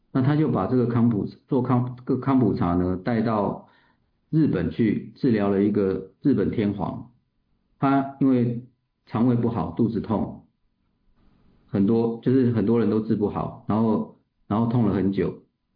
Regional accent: Keelung, Taiwan; 那我是一个土生土长的基隆人，那一直住在基隆

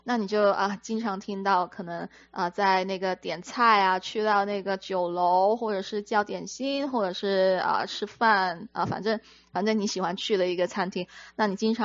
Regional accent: Hong Kong; 因为我在香港长大，所以呢，我就会说啊，我有嘢要揾你

